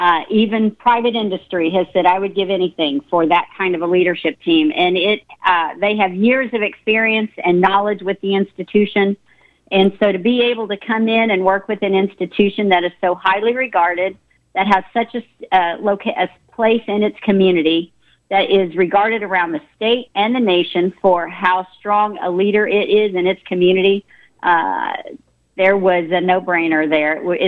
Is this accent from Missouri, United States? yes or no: yes; Missouri, United States; I'm from Southwest Missouri, and so it's only about 4 hours to that area.